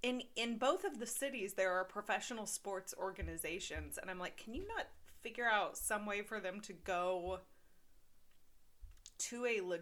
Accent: Marion, Kentucky, United States; I grew up in Marion, Kentucky, and, like, the biggest cities were hours away.

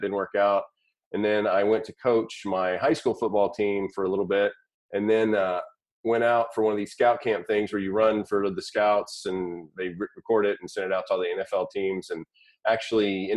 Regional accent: Arkansas, United States; I grew up in Arkansas, a small town out there in Arkansas. Actually, we had a farm and everything at one point, pigs, chickens, the whole shebang.

